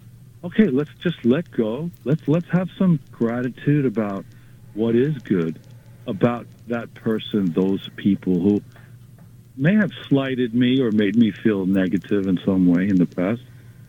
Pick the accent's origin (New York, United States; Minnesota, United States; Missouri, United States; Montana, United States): New York, United States; I have family in Europe, and I'm American, born and raised here in the New York vicinity.